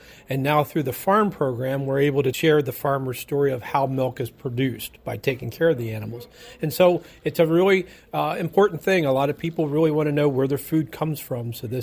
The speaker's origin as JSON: {"language": "English", "town": "Trout Run", "region": "Pennsylvania", "country": "United States", "said": "I'm from Trout Run, Pennsylvania"}